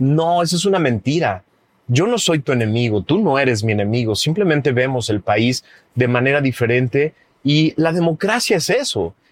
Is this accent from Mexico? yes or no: yes; Mexico; es una cosa que adolecemos, sí, los mexicanos